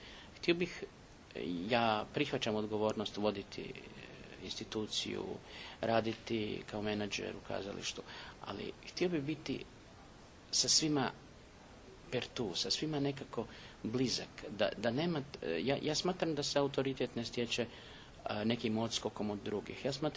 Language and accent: Croatian; Sarajevo, Federation of Bosnia and Herzegovina, Bosnia & Herzegovina; now in Zagreb, Croatia; jer ja sam inače iz Sarajeva, dakle, ko zna ili bi došao u Zagreb ili bilo gdje drugdje